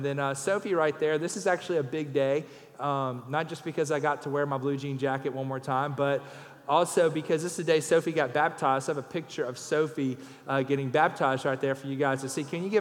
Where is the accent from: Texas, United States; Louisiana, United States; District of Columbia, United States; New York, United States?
Louisiana, United States; We're from Louisiana, so we're Cajuns. And grew up in Louisiana.